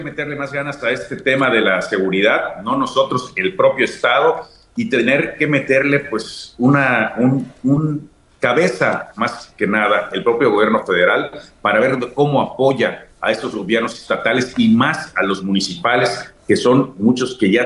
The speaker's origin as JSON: {"language": "Spanish", "country": "Mexico", "said": "es un orgullo como mexicano"}